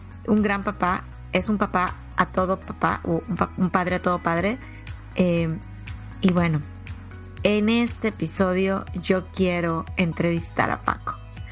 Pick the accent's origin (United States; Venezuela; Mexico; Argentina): Mexico; hay una frase en México, yo soy originaria de México, que la usamos un montón